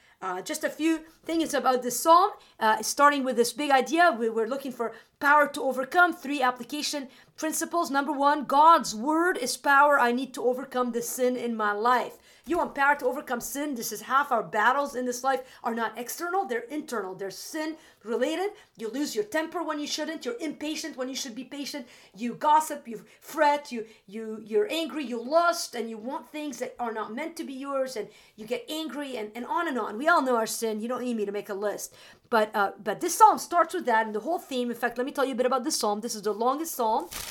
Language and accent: English; Wisconsin, United States; I'm from Wisconsin, I should know.